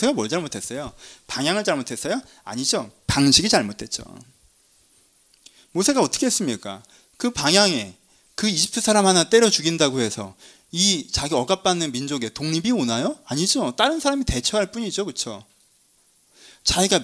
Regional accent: Cheonan, South Chungcheong, South Korea; 강남에서 다들 지하철을 타고 학교를 가는데 저는 천안이었으니까

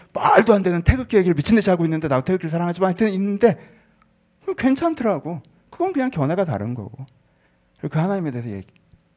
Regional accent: South Korea; 여러분, 한국인으로서 이게 엄청난 성장인 거 혹시 아십니까?

